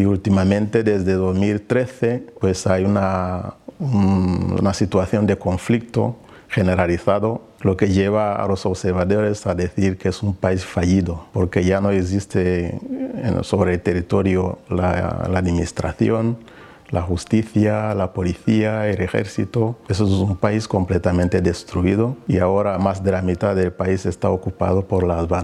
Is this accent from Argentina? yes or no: no; Rwanda; moved away; soy de Ruanda, nací en Ruanda, crecí en Ruanda, salí de Ruanda en 1994 a raíz del genocidio, me fui a vivir en los campos de refugiados en Congo, ex Zaire.